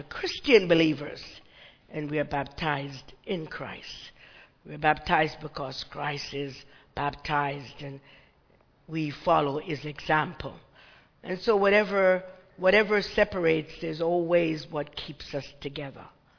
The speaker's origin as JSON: {"language": "English", "country": "Jamaica", "said": "I'm an Anglican from Jamaica. I was first an Anglican before I was United Methodist."}